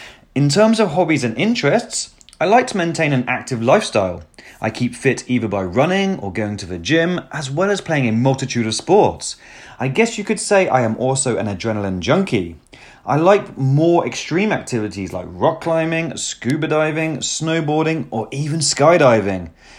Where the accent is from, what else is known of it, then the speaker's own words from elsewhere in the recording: England, United Kingdom; also born or lived in London / Norfolk; I am from England. I grew up bouncing around the UK from place to place due to my parents serving in the Royal Air Force, but I spent the majority of my time between two areas, the well-known bustling capital of London to the not-so-well-known slower-paced countryside of Norfolk.